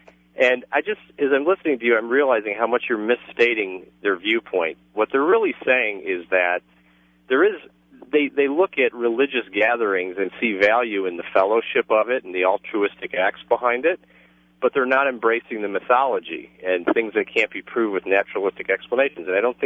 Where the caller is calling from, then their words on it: Louisville, Kentucky, United States; Yeah, I'm calling from Louisville.